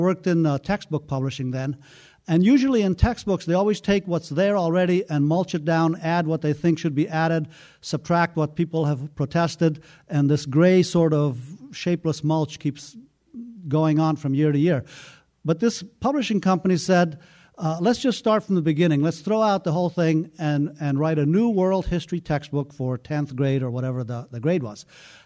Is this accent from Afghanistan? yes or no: yes; Afghanistan; probably because I grew up in Afghanistan and my first introduction to world history was in the schools there, looking out from that point of view.